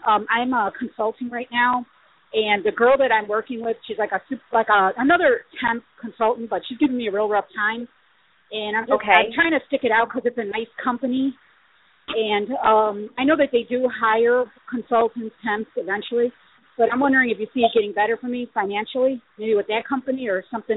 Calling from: Chicago, Illinois, United States; I'm calling from Chicago.

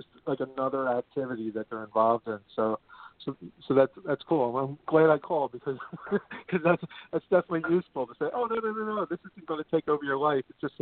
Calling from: Philadelphia, Pennsylvania, United States; calling from Philadelphia.

